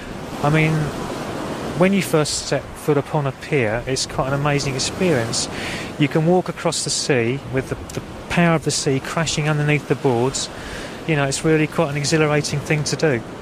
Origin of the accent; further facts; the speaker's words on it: London, United Kingdom; moved away as an adult; 53 years old. Never thought about piers, to tell you the truth. I was brought up in London. I moved up here when I was about 25.